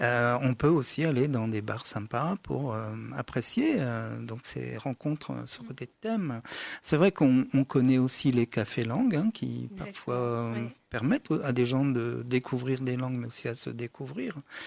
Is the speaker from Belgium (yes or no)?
no; France; Ouais, nous on est français aussi.